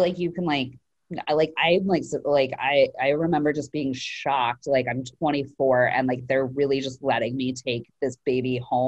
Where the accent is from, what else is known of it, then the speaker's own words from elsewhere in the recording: Idaho, United States; I grew up in Idaho.